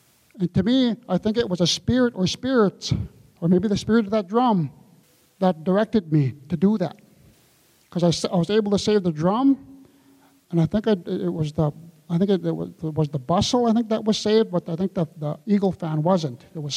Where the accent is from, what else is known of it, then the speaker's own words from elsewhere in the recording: Nett Lake, Minnesota, United States; I'm from Net Lake.